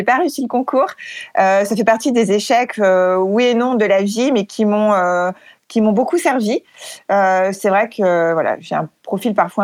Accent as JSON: {"language": "French", "town": "Saint-Étienne", "region": "Auvergne-Rhône-Alpes", "country": "France", "tie": "born or raised there", "said": "J'ai grandi donc dans la ville de Saint-Étienne, précisément dans le quartier de Beaulieu, et puis en parallèle dans les Monts du Forêt, qui était au départ ma résidence secondaire et aujourd'hui c'est ma résidence principale sur une petite commune."}